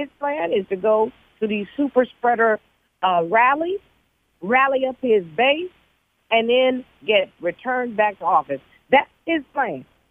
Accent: North Carolina, United States; You know, I'm from North Carolina, so I'm right. A Southerner.

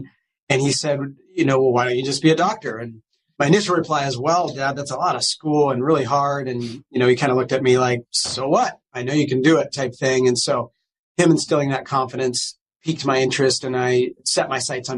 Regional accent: Placerville, California, United States; I'm from California, born in Southern California, but grew up in Northern California, Placerville or El Dorado County, which is in the foothills of Sacramento and the Sierra Nevadas.

